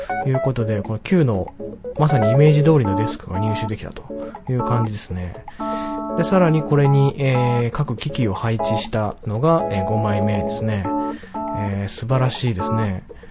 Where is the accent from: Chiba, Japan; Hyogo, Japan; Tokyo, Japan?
Chiba, Japan; 地元千葉の幕張のですね